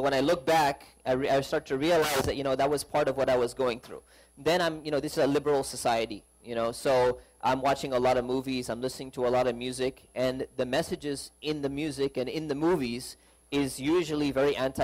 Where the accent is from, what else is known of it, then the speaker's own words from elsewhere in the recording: Cerritos, California, United States; also born or lived in Tustin; So I grew up here in Cerritos, California, Southern California. I was born and raised. I lived in Cerritos, and then in second grade, I moved to Tustin.